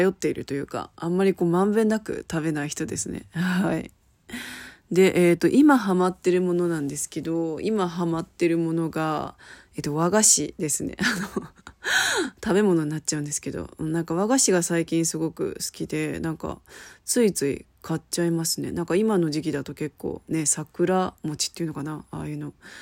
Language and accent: Japanese; Kansai, Japan; 出身地は関西になります。生まれも育ちも関西といった感じで、ずっと関西で育ってきてるんですけれど、そうですね。ただ私はこう、あえて関西弁を出さないようにしてるので